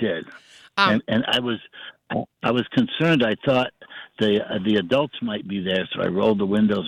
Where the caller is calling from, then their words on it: Windsor, Vermont, United States; I'm calling you from the Windsor grasslands in Windsor, Vermont, where we have northern harriers every year.